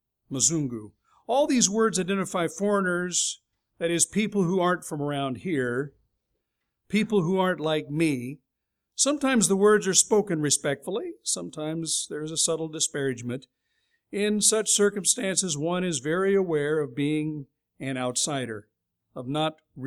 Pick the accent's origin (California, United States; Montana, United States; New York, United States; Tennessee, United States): California, United States; We're from California. You know, which is kind of different for Ohioans.